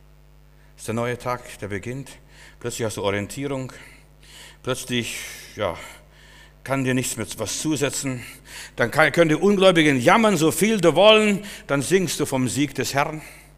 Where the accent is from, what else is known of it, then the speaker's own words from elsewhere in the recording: Klaipėda, Klaipėda County, Lithuania; Es ist was ganz Interessantes bei uns zu Hause in Litauen, Memel, wo ich herkomme.